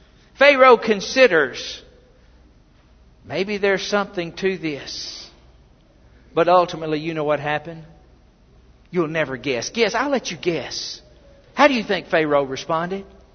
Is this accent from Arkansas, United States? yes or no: yes; Des Arc, Arkansas, United States; I'm from Des Arc, Arkansas. If you've ever been to Des Arc, there's one thing we have in Des Arc. It's called mosquitoes.